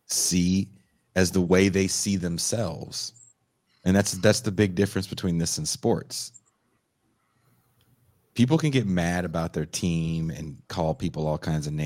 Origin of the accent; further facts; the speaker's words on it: California, United States; I'm from the Bay Area, so Steph Curry is a you know, icon in the Bay Area.